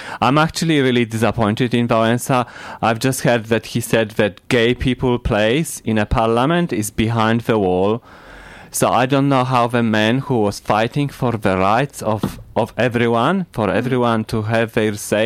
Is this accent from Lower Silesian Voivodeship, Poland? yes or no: yes; Wrocław, Lower Silesian Voivodeship, Poland; born there; English is a second language; I was born at the same time as Anna Grodzka in 1954 in a famous city of Wrocław where famous Grotowski come from.